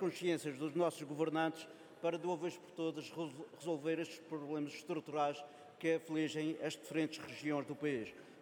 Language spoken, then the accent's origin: Portuguese; Madeira, Portugal; Eu, como ilhéu, como insular que sou, e ilhéu pelo Círculo da Madeira